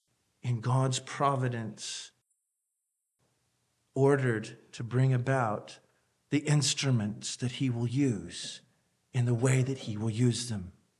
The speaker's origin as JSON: {"language": "English", "region": "Tennessee", "country": "United States", "said": "I'm from Tennessee. We do wear shoes."}